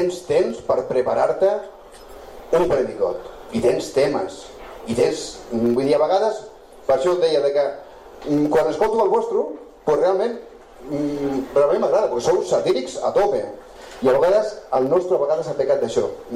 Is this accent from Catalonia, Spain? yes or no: yes; Sitges, Catalonia, Spain; Alguns anys he trobat en falta al meu poble, no? Que surti el personatge del Canestoltes i que dongui hòsties a tot arreu